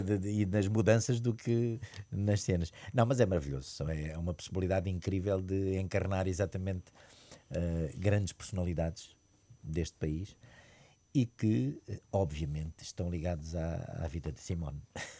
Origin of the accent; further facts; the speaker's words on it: Angola; E em 63 eu nasço e pronto. E foi a voz dela foi-me acompanhando ao longo da minha vida em Angola. Eu nasci em Angola.